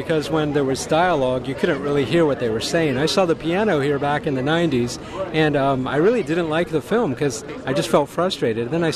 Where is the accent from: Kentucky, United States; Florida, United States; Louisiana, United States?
Florida, United States; Tampa; I'm from Tampa, and I've been coming here since I was their age.